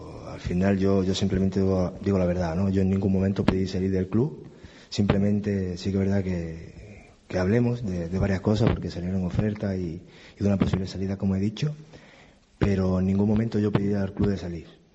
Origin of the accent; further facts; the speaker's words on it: Málaga, Andalusia, Spain; al que más le dolería es a mí, porque soy malagueño.